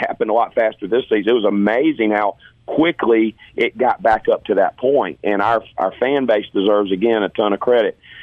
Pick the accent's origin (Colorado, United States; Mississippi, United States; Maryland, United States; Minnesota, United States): Mississippi, United States; Hattiesburg; Of course, growing up in Hattiesburg, Ben, I could get up, get on that.